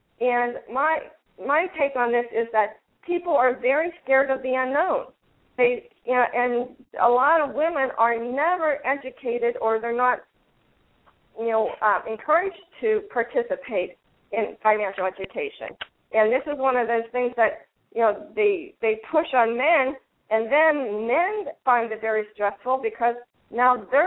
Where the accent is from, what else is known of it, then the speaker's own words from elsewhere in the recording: Florida, United States; I'm from the Southwest Florida